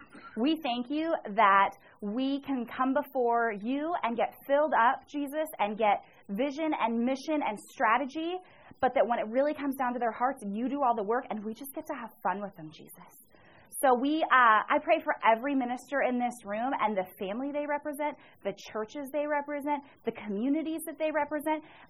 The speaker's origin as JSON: {"language": "English", "town": "Olympia", "region": "Washington", "country": "United States", "tie": "born or raised there", "said": "A little history on me is I grew up in Olympia, Washington, but like I said, unchurched."}